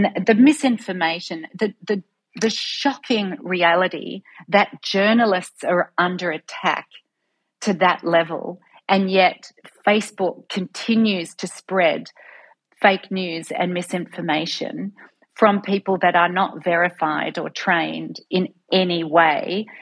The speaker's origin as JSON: {"language": "English", "town": "North Dandenong", "region": "Victoria", "country": "Australia", "tie": "born or raised there", "said": "I grew up in North Dandenong, which is not a lovely suburb. It's the heartland. I know it very well."}